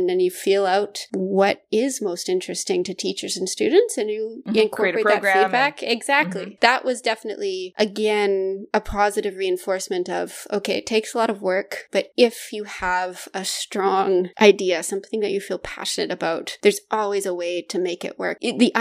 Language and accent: English; Saskatchewan, Canada; when I was growing up in Saskatchewan